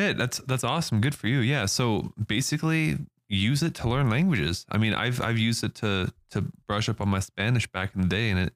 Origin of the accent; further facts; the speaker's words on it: Germany; English is a second language; I mean, all we Germans change is the S sound.